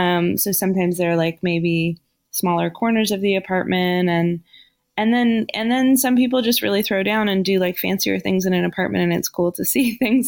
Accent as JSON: {"language": "English", "town": "Los Angeles", "region": "California", "country": "United States", "tie": "born or raised there", "said": "I grew up in the Valley."}